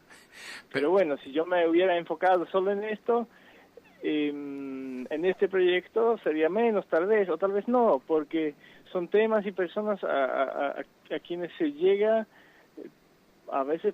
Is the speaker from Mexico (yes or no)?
no; Poland; Y yo soy de Polonia.